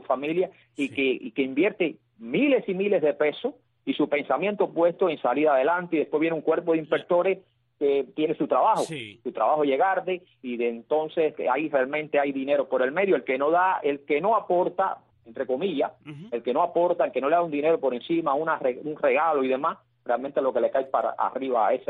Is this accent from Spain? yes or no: no; Cuba; en mi país, en nuestra Cuba